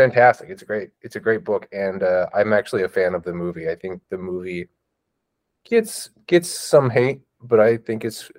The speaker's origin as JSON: {"language": "English", "town": "Prineville", "region": "Oregon", "country": "United States", "tie": "born or raised there", "also_born_or_lived": "Soldotna", "said": "Yeah, so I grew up most of my life in Prineville, Oregon. I did a small stint of growing up in Alaska in another small podunk town called Soldotna that's right on the Kenai River."}